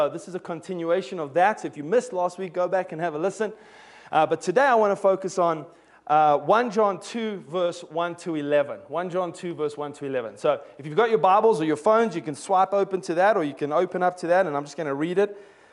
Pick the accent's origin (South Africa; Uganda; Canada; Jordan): South Africa; also born or lived in England; now in United States; I love South Africans more because I'm South African, okay?